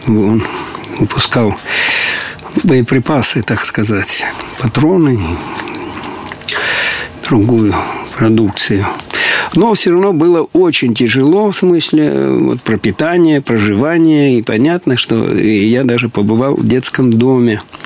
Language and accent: Russian; Myronivka, Sumy Oblast, Ukraine; born there; Да, я родился в Сумской области, город Шостка, такой, точнее, в деревне Мироновка, но вот такой Шосткинский район. Вот, в семье рабочего, значит, у нас было много детей, считаю, пятеро детей.